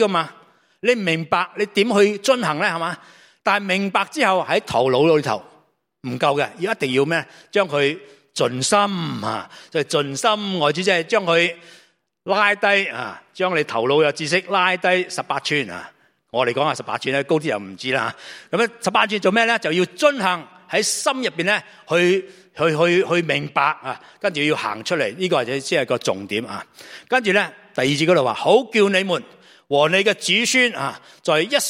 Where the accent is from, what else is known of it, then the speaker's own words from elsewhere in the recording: China; 以色列人都唔系几多啫，我中国人仲多啦